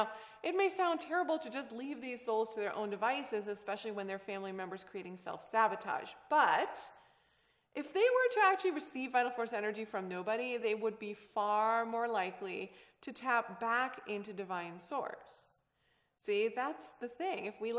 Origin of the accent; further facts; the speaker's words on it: Germany; first language German; English is a second language; moved away; also born or lived in Istanbul, Turkey; I originated in Istanbul, Turkey, but I don't relate to it because we moved and spent most of my years as a child in Germany.